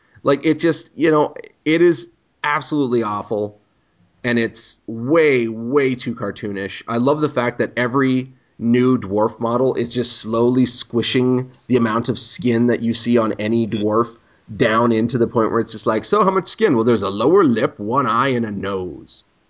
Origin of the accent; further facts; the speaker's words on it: Canada; You know, I'm Canadian. I read comics.